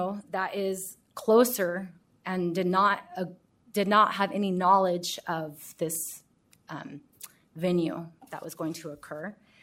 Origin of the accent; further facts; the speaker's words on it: Fowler, United States; I grew up in Fowler. I grew up in my neighborhood for 38 years. I left when I went to college, and I came back to raise my son there.